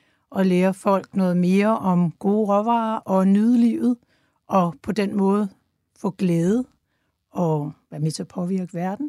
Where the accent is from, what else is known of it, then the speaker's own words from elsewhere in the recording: Copenhagen, Capital Region of Denmark, Denmark; Ja, og så er jeg københavner